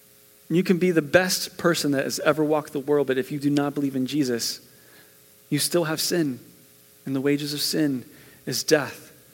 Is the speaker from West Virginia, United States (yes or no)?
yes; West Virginia, United States; You see, I grew up in West Virginia, and there were times where, you know, we would go to a revival or we'd be somewhere.